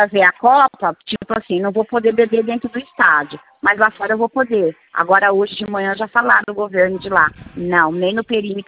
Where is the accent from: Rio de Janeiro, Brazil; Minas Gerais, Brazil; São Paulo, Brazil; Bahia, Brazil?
São Paulo, Brazil; Barueri; Hoje eu sou de Barueri.